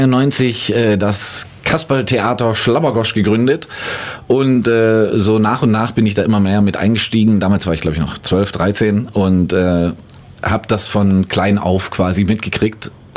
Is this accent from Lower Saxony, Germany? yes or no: no; Thalfingen, Bavaria, Germany; also born or lived in Ulm; Aber geboren bin ich in Ulm und in Thalfingen, hier gleich das nächste Dorf in Bayern, groß geworden und zur Grundschule gegangen. In der Schule war ich in Ulm wiederum und bin jetzt, glaube ich, bis auf 3 Jahre immer in Ulm gewesen.